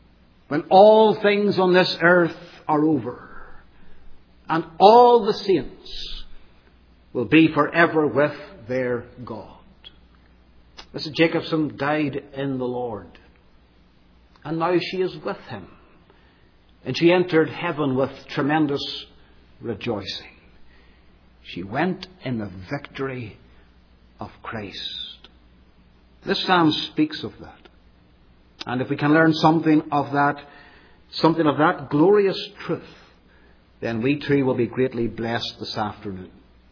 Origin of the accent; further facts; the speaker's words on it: United Kingdom; I come from the United Kingdom, and we have a monarchy over there